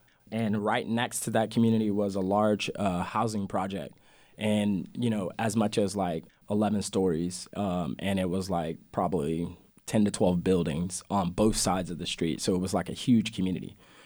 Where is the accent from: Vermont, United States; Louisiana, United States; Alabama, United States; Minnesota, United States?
Louisiana, United States; So we grew up on the West Bank, so we didn't get as much flooding, but we did definitely get wind damage. The back of my mom's house blew completely off.